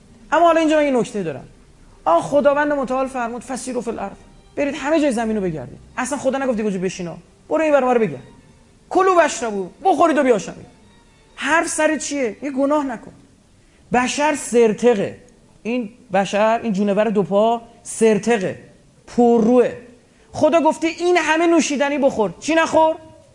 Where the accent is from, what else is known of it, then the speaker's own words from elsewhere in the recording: Iran; یعنی این توهینه به ما ایرانی ها دیگه.